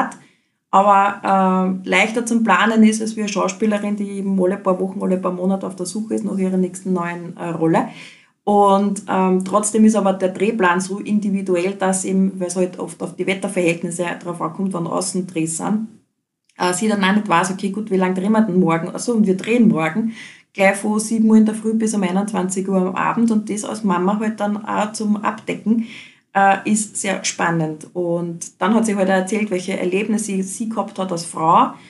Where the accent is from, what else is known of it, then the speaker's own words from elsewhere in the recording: Großschweinbarth, Lower Austria, Austria; bei uns im Ort, ich bin ja aus Großschweinbad